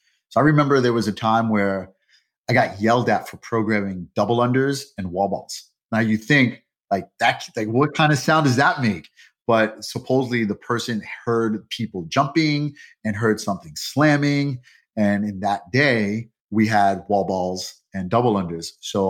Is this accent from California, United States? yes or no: no; New York, United States; So, of course, I'm New Yorker through and through. I've never really left the United States all too much, maybe just, you know, maybe to Mexico.